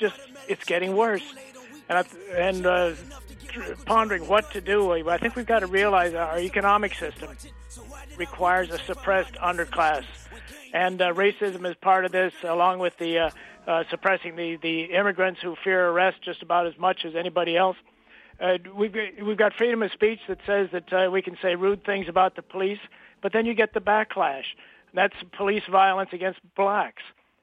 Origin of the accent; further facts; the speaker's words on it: Midwest, United States; I've been a civil rights activist for quite a while, even growing up in the Midwest.